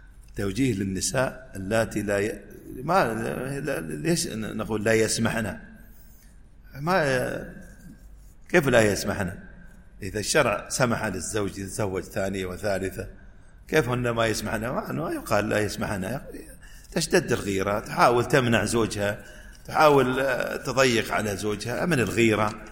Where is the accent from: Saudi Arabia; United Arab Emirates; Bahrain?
United Arab Emirates; ويصلي في أحد المدن عندنا في الإمارات مثلا